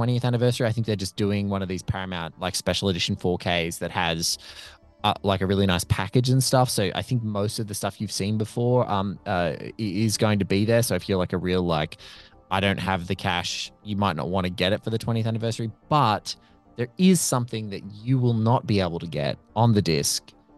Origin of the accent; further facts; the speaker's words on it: Australia; And I just, I'm also Australian.